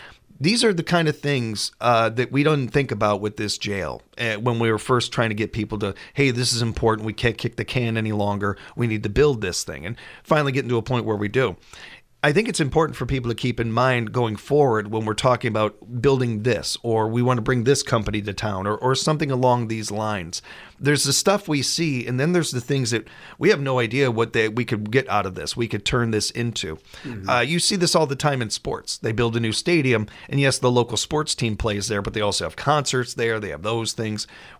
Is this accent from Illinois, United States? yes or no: yes; Chicago, Illinois, United States; this is something that I deal with from my hometown and from where I'm from. And anytime you see Chicago in the news